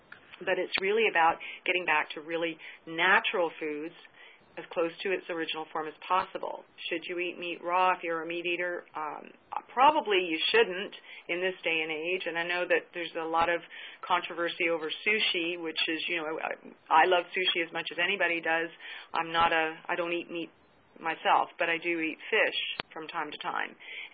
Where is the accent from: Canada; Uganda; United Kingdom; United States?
United Kingdom; Auchtermuchty, Scotland; I'm from Scotland. I'm a Scots girl from Ochtermochty in Scotland. And I grew up with my grandparents for the first 6 years of my life there.